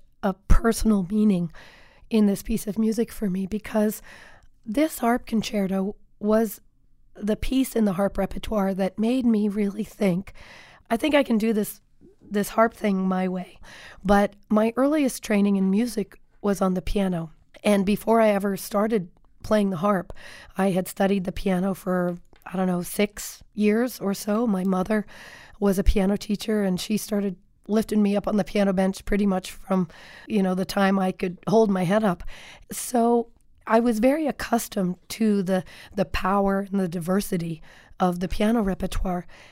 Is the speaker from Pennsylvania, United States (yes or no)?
no; Norman, Oklahoma, United States; I grew up in Norman, Oklahoma, your neck of the woods, and I was very much a tomboy as a kid.